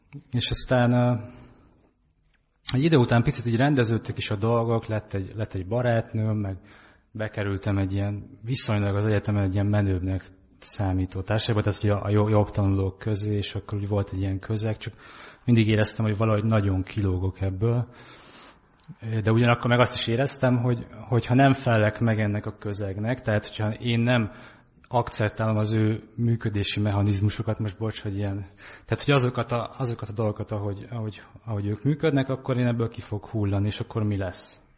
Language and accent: Hungarian; Páty, Pest, Hungary; Hát én itt nőttem föl Pátyon, itt is konfirmáltam